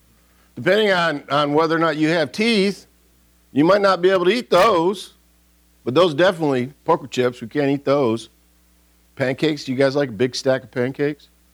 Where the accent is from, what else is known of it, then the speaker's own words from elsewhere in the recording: Detroit, Michigan, United States; I grew up in Detroit, and there's black people all over the place